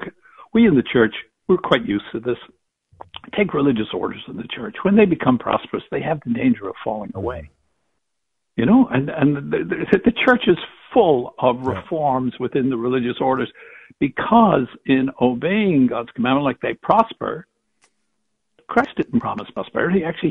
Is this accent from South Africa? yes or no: no; Ireland; No, I'm from Ireland, and from her accent, from the West.